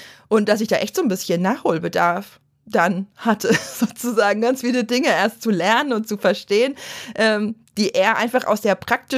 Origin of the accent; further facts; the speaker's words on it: Baden-Württemberg, Germany; ich bin ja in Baden-Württemberg aufgewachsen und zur Schule gegangen